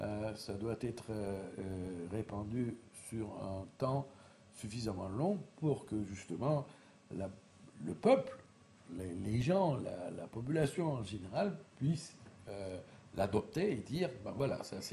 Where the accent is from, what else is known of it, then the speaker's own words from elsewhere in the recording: Istanbul, Turkey; j'étais entouré d'Arméniens jusqu'à ma maison, n'est-ce pas, en étant quelqu'un qui est né et grandi à Istanbul.